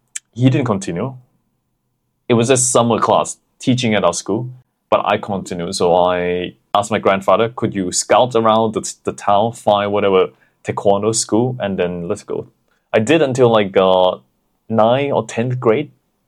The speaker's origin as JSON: {"language": "English", "town": "Hat Yai", "region": "Songkhla", "country": "Thailand", "tie": "born or raised there", "said": "So that's how we got started in some shitty gym in Hat Yai, which is my hometown."}